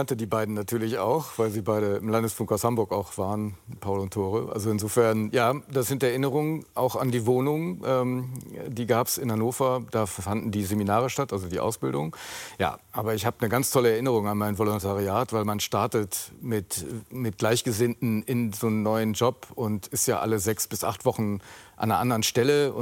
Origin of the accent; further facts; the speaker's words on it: eastern Netherlands, Netherlands; accent: East Dutch; Ja, ich spreche mit so einem ostholländischen Akzent.